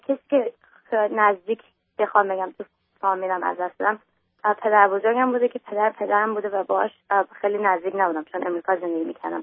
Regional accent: Iran; moved away; وقتی که مثلا ما از ایران موو کردیم اومدیم اینجا،

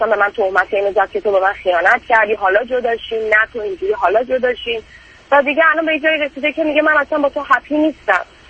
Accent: Iran; moved away as an adult; خودم 32 سالم هست الان و شوهرم 35 سالشه و من الان تقریبا 5 سال میشه که از ایران خارج شدم برای گرفتن پاسپورت و اینا، کلن بیرون از ایران هستم

